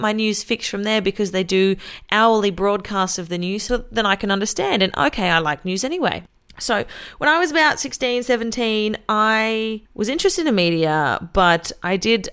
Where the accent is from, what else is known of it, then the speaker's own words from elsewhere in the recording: Australia; I am an Australian female radio announcer and podcaster. I'm 28 years old